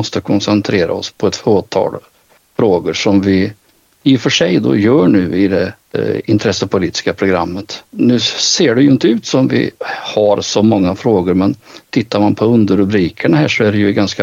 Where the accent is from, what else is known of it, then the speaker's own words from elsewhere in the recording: Värmland, Sweden; Och det har vi gjort här i Värmland där jag kommer ifrån.